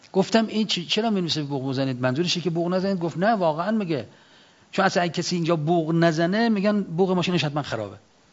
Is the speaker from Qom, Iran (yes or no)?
no; Mashhad, Razavi Khorasan, Iran; مخصوصا تو شهر خودمون مشهد